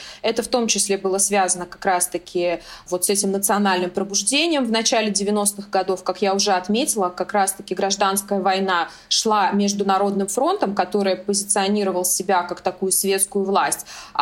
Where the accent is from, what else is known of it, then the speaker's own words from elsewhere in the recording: Uzbekistan; То есть я сама родом из Узбекистана